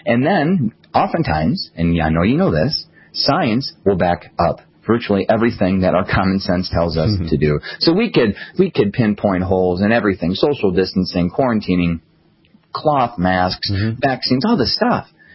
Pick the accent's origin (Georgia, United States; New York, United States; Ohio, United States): Georgia, United States; And I'm from Georgia. I live in Atlanta.